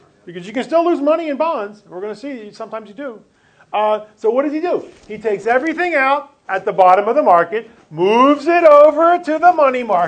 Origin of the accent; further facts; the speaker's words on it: Philadelphia, Pennsylvania, United States; I'm from Philadelphia. I'm from Philadelphia, and that's the way we treat each other.